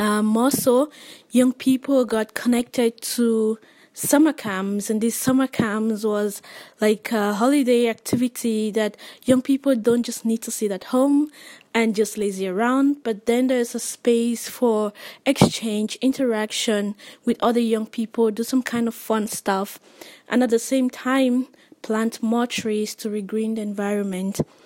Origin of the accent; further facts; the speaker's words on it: Cameroon; English is a second language; and I come from Cameroon, and since 2009 I have worked